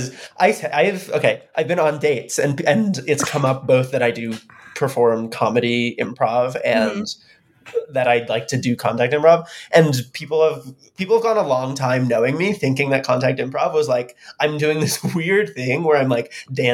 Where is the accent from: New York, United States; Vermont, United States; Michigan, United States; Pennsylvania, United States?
New York, United States; now in Brooklyn, United States; I'm 26 years old. I grew up in Westchester, New York. I live in Bedford-Stuyvesant. I live in Bed-Stuy. I went to school in Oberlin, Ohio.